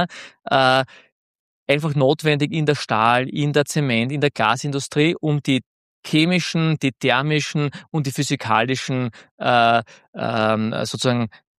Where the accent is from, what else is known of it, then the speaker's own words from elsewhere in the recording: Knittelfeld, Styria, Austria; Was für mich immer klar war, Heimat in Knittelfeld